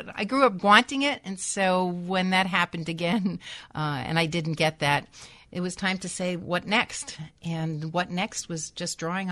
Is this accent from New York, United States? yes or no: yes; New York, United States; born and raised in New York, then family thing in Westport, Connecticut.